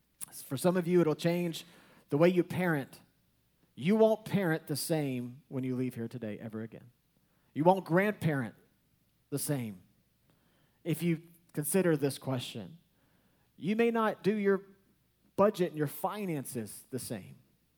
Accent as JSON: {"language": "English", "region": "Texas", "country": "United States", "said": "If I'm from Texas, so that was a pretty common, you know, news article."}